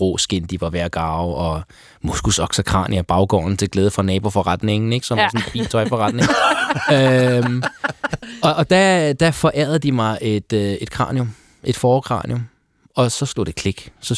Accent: Tehran, Tehran Province, Iran; now in Denmark; Jeg er født i Teheran og vokset op i en betonby, uden nogen som helst form for natur omkring mig.

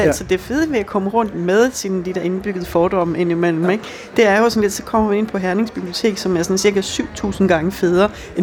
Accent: Haderslev, Region of Southern Denmark, Denmark; det her, det er fra min ungdom i Haderslev.

